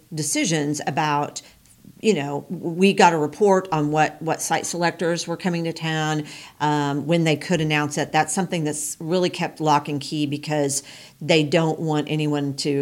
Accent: Pleasant Hope, Missouri, United States; So I'm from Pleasant Hope.

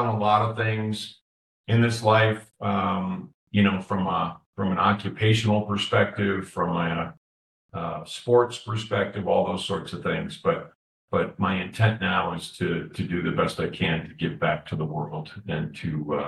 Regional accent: Detroit, Michigan, United States; I'm from the Midwest, actually. I was born in Detroit. We talked about the Detroit Lions sitting behind me here. So I was born in Detroit, and in my younger years, we moved out to the country.

